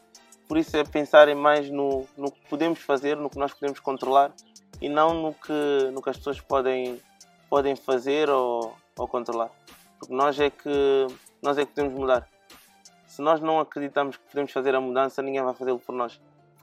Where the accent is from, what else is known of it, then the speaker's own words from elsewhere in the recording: Guinea; moved away; eu vim da Guiné à procura de melhores condições